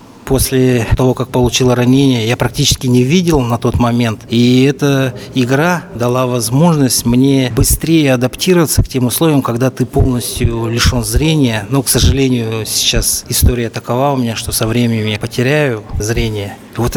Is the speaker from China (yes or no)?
no; Kalmykia, Russia; born there; now in Moscow, Russia; я уроженец Республики Калмыкия. Проживаю я в городе Москва.